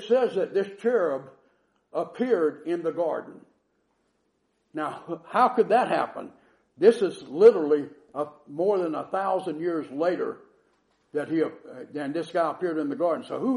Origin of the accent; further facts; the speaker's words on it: United States; I'm really glad that I'm an American.